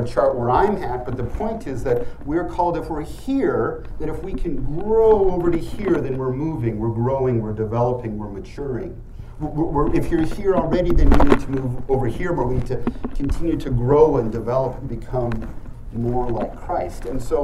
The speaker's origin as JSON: {"language": "English", "country": "Canada", "said": "My experience in the West, Canada, I'm Canadian, in the US, Western Europe, we travel there"}